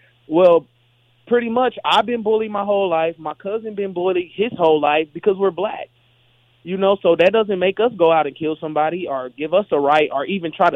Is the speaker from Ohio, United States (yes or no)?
yes; Dayton, Ohio, United States; moved away as an adult; now in Los Angeles, United States; I'm from Dayton, Ohio. I was born and raised in Dayton, Ohio. I recently moved out of Dayton 3 years ago